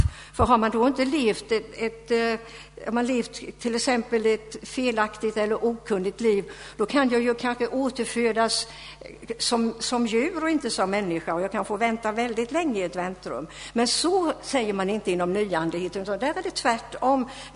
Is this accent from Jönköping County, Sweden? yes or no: yes; Huskvarna, Jönköping County, Sweden; jag brukar gå på de här New Age-mässorna som finns hemma i Jönköpingstrakten, alltså i Huskvarna då